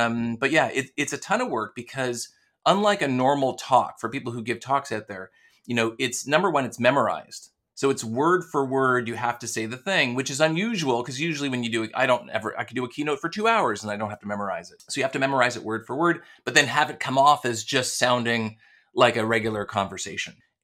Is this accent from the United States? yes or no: no; Canada; And so being Canadian, people want to Frenchify my name all the time